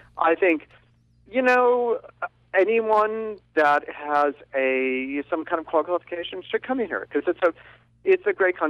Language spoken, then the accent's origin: English; United States; it's not because I'm Irish. This is, I'm American.